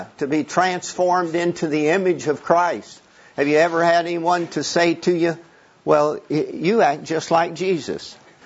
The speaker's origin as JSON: {"language": "English", "town": "Oklahoma City", "region": "Oklahoma", "country": "United States", "tie": "born there", "said": "I was born in Oklahoma City in the sticks, right outside of Oklahoma City. I grew up a Baptist, and I was a Marine for 20 years"}